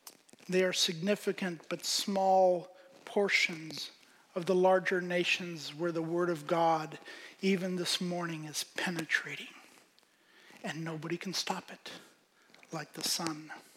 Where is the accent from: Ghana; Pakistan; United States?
Pakistan; Now that's kind of true because I grew up in Pakistan